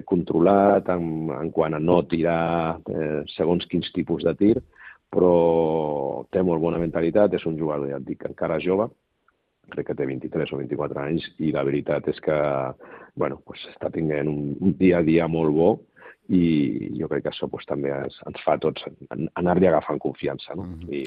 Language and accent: Catalan; Badalona, Catalonia, Spain; Soc de Badalona